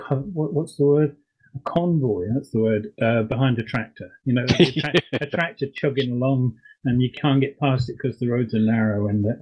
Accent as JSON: {"language": "English", "region": "East of England", "country": "United Kingdom"}